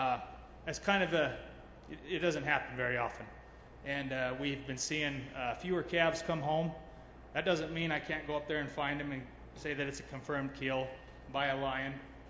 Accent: Morgan, Utah, United States; I'm also from Morgan, Utah.

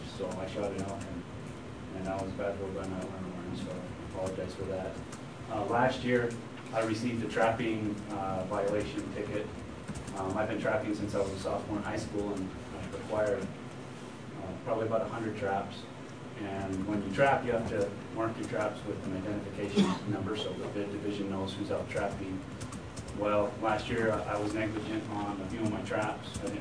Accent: Manila, Utah, United States; I grew up in Manila, ranching. I worked for my dad my whole life.

